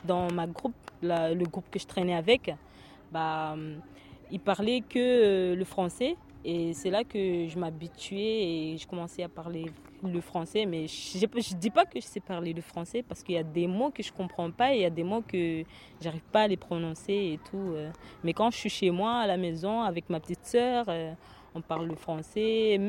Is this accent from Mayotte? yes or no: yes; Mayotte; first language Shimaore; on est habitué à parler le chimaoré. C'est une langue maternelle pour nous.